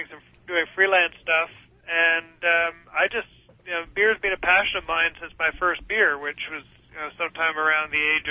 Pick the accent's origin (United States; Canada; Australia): Canada; Montreal, Quebec; Incidentally, I was born and raised in Montreal as well